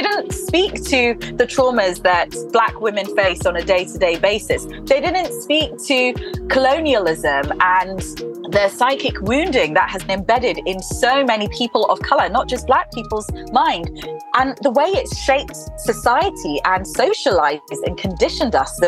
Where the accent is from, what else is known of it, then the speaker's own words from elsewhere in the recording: Nigeria; Coming from a part of the world where we, Ghana and Nigeria, held two of the biggest ports. So as a Nigerian, where all Nigerians were taken, I consider my ancestral lands.